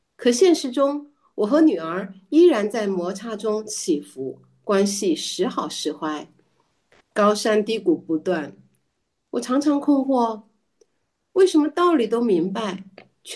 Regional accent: Chongqing, China; 我是来自山城重庆的

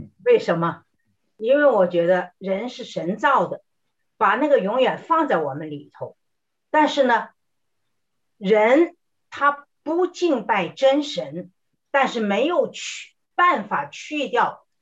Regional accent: China; 也有一些人特别是我们中国人是把儿女当做偶像

